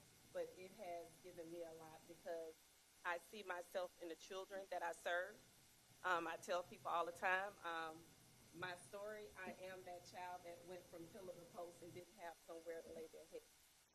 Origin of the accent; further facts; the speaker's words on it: Atlanta, Georgia, United States; now in Baton Rouge, United States; I come to you by way of Atlanta, Georgia. I've been in Louisiana since about 2017. I was recruited from Atlanta, worked in Shreveport a couple of years ago